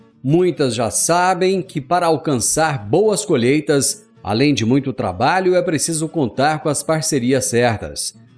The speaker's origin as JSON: {"language": "Portuguese", "country": "Brazil", "said": "a impressão que eu tenho enquanto brasileiro é que isso é muito mais uma questão política do que uma questão judicial"}